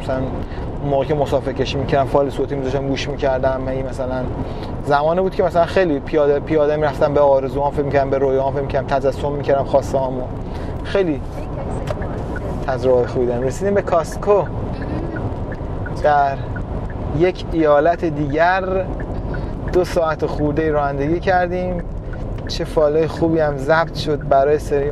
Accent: Qom, Iran; مثلا من توی قم بزرگ شدم

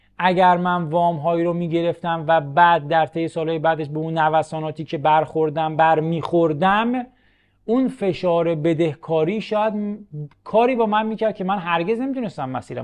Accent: Dezful, Khuzestan, Iran; به خاطر اینکه من تو دسپول متولد شدم این شهر کوچیکه

